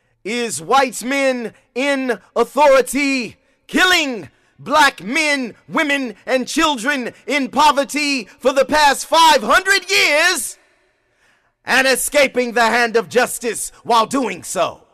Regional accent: Oakland, California, United States; also born or lived in Berkeley; I had the perspective from growing up in Oakland and Berkeley and the whole crack epidemic thing.

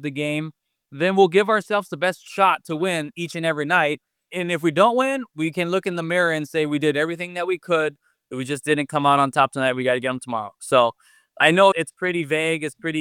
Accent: Wailuku, Hawaii, United States; Those Little League teams that went to the Little League World Series, they're from my hometown in Wailuku.

